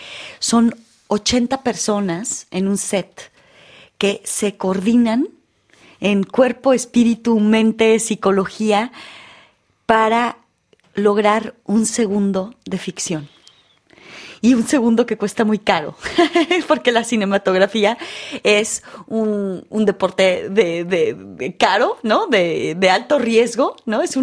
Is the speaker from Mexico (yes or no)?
yes; Mexico; born there; first language French; Entonces, donde nací, claro, es el español. Entonces, yo soy una persona completamente bilingüe, porque sí, la primera lengua que escuché de chiquitita, de bebé, es francés, porque pues estaba en los brazos de mi madre, pero estaba en México, ¿no?